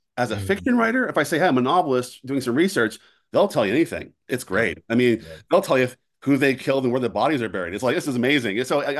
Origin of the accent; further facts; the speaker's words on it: Philadelphia, Pennsylvania, United States; The truth is, I was born and raised in Philly. I'm a lifelong Philly. I lived there more than any other place in my life, and I still feel like an outsider.